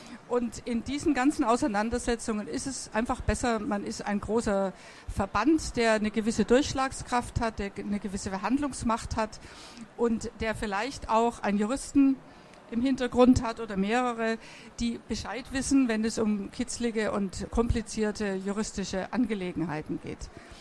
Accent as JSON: {"language": "German", "region": "Bavaria", "country": "Germany", "said": "Ich komme aus Bayern und wir haben im südlichen Bayern in Kloster Irsee einen Künstler-Autoren-Workshop gehabt, bis heute, 20 Jahre lang."}